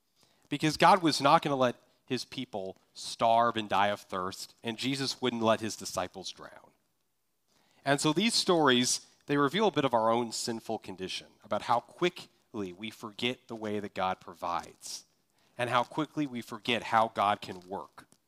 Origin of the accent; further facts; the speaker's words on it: Kansas, United States; You know, like, I'm from Kansas. Tornadoes don't scare me.